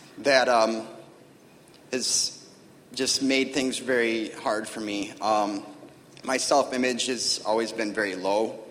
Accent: Midland, Michigan, United States; I'm from Midland, Michigan, and this is my church.

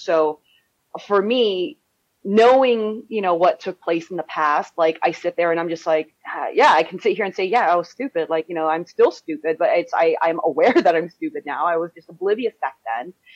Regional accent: California, United States; back in the day, I mean, growing up in California, you've got, you know, the beautiful beaches of California.

